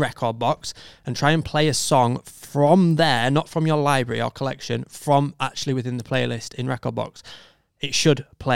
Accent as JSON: {"language": "English", "country": "United States", "lives_now": "Copenhagen, Denmark", "said": "I'm an American studying in Copenhagen"}